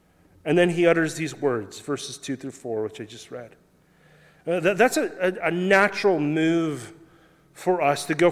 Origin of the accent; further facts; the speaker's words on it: Kansas, United States; growing up in the Great Plains of Western Kansas, outside of any town, no light pollution.